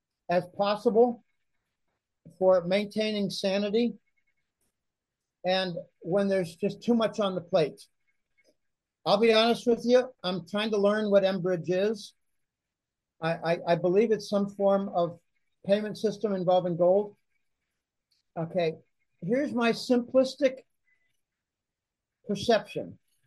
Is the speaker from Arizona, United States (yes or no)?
no; Pittsburgh, Pennsylvania, United States; There was actually a barge in my hometown, Pittsburgh, that got caught, but it didn't wreck a bridge.